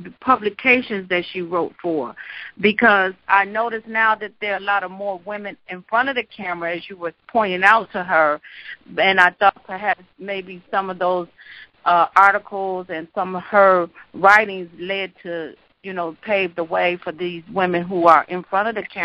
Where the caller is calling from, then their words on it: Chicago, Illinois, United States; I'm calling from Chicago.